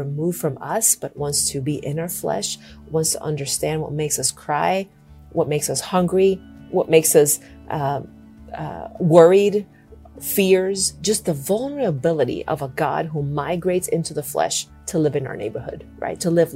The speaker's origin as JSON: {"language": "English", "country": "Nicaragua", "tie": "born or raised there", "second_language": "English", "moved": "as an adult", "lives_now": "United States", "said": "it was my life growing up in Nicaragua in the 80s and 90s. I grew up there up until the age of 18 when I moved to the U.S. to go to college."}